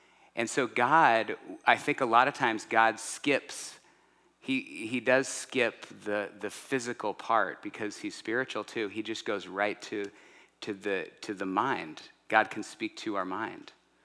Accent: Santa Barbara, California, United States; I'm from Santa Barbara

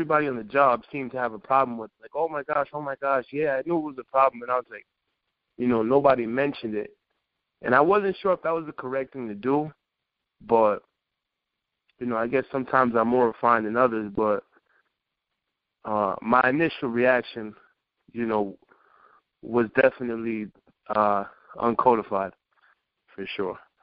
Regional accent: New York, United States; I'm from New York.

